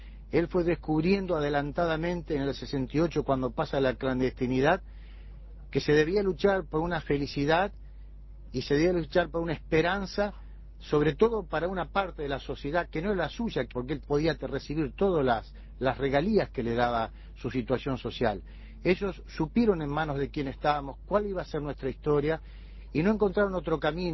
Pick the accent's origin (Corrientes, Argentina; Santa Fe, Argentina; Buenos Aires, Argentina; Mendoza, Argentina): Santa Fe, Argentina; vivo en la ciudad de Santa Fe, mi ciudad de origen